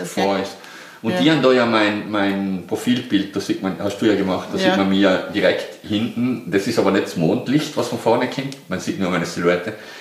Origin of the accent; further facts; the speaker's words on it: Tyrol, Austria; was ich als Tiroler sagen muss bezüglich Berg